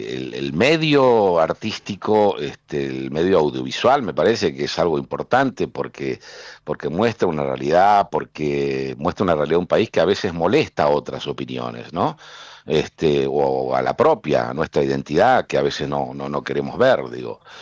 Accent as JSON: {"language": "Spanish", "country": "Argentina", "said": "Argentina 1985. Sí. Por ejemplo, ¿no? Uh-huh. Que ha recorrido el mundo, diversos festivales, y que llegó a una instancia de exposición del país, mostrando un momento histórico de nuestro país"}